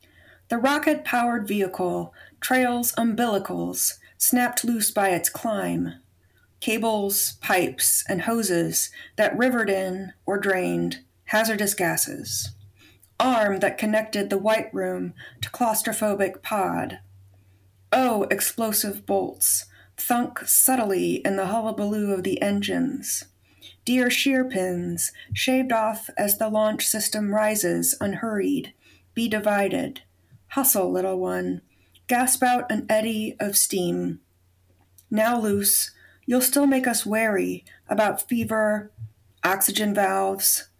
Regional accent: St. Louis, Missouri, United States; Even though I grew up in St. Louis, which also has a history with aerospace, there was a lot I didn't know.

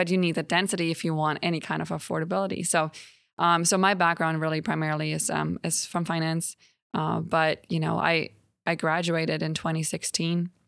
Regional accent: Germany; also born or lived in China / New York City; now in Nashville, United States; And so I'm from Germany. Family still lives over there. But I've traveled a whole lot. I lived partially in China, you know, Europe and New York City. I came back to Nashville.

